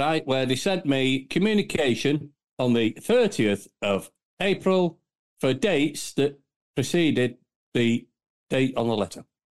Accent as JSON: {"language": "English", "town": "Warrington", "region": "North West England", "country": "United Kingdom", "tie": "born or raised there", "said": "Probably my hometown."}